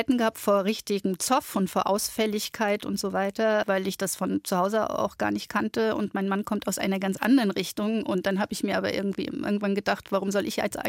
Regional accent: Lower Saxony, Germany; Und Niedersachsen, wo ich herkomme, liebe ich auch.

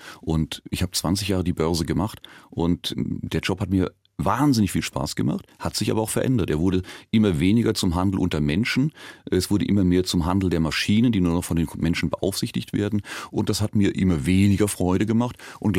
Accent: Baden-Württemberg, Germany; Und ich komme aus dem Dorf, aus dem Badischen. Und das ist ganz, ganz weit weg von dieser großen Finanzwelt.

